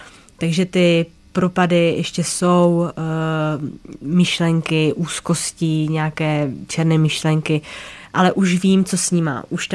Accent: Ostrava, Moravian-Silesian Region, Czechia; now in Prague, Czech Republic; Já teda pocházím z Ostravy

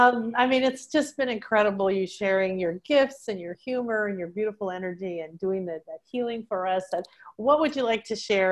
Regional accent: Brussels, Brussels-Capital Region, Belgium; also born or lived in London, United Kingdom / United States; I'm an American, but I grew up in Brussels and London. Then I went to college in the US and now I live overseas

